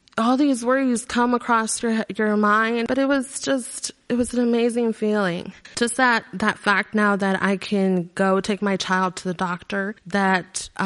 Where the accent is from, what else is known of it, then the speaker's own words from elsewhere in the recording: Mexico; now in United States; my passport or my matricula, showing my picture and that I was from Mexico.